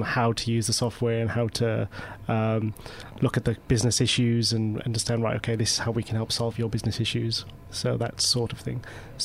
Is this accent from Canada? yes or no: no; Wales, United Kingdom; also born or lived in London; now in New York, United States; When I moved from Wales to London, I found that very hard to sort of break out and just build that social network.